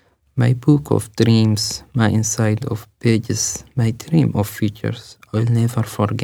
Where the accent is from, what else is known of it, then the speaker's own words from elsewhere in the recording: Ethiopia; I am from Ethiopia.